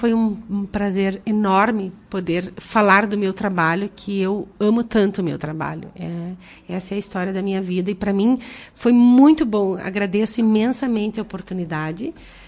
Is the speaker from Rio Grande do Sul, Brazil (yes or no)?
yes; Vacaria, Rio Grande do Sul, Brazil; now in Italy; eu adoro morar na Itália, faz 17 anos que eu moro lá, para mim é a minha casa. Eu vou sempre amar a Vacaria, com certeza, porque eu sou de Vacaria, mas a Itália, para mim, é a minha casa.